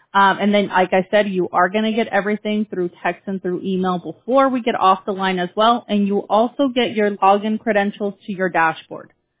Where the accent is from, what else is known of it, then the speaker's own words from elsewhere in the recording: California, United States; So, yeah, unfortunately, I'm from California, so.